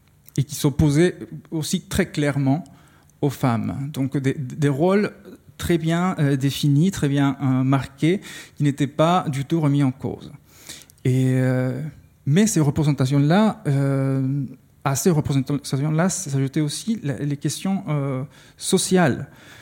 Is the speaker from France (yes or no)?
no; Costa Rica; French is a second language; moi, je viens du Costa Rica, c'est un pays qui ne produit pas de telenovela